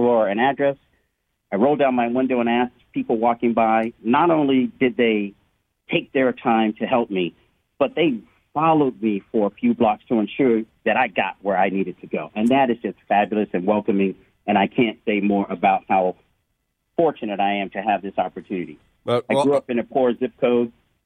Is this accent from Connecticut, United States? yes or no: no; Florida, United States; Well, I came from Miami, but I was born and raised here in Florida